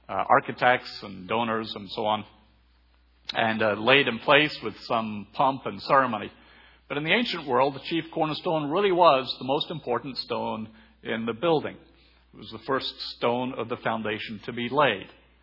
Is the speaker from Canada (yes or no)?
no; Thailand; growing up in Thailand